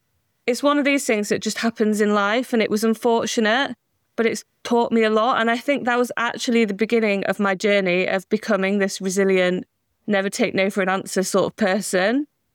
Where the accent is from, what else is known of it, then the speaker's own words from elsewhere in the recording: Leeds, Yorkshire and the Humber, United Kingdom; My one big thing growing up in Leeds was I absolutely loved horses.